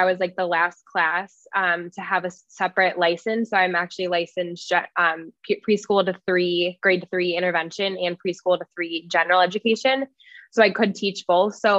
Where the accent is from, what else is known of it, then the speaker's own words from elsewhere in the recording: Chicago, Illinois, United States; And I grew up in Chicago actually, and there was a company called Aspire, and it was a company that I volunteered with.